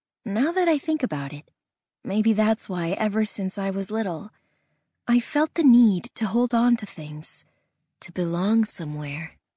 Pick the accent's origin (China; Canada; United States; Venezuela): Venezuela; Maracaibo, Zulia; In the 1970s, my hometown, Maracaibo, and its enormous oil reserves were a symbol of the future in what was then the most prosperous country in the Caribbean.